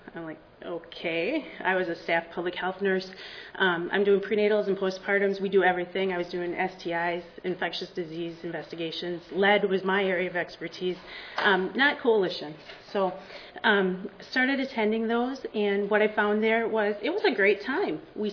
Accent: Wisconsin, United States; I am from Northwest Wisconsin. It's about 2 hours northwest of Minneapolis-St. Paul. If that puts it into perspective, it's a real rural county. We have about 45,000 people total within a 90-square-mile county.

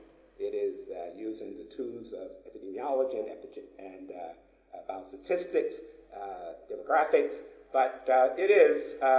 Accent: Tennessee, United States; I grew up in Cock County in a rural part of Tennessee

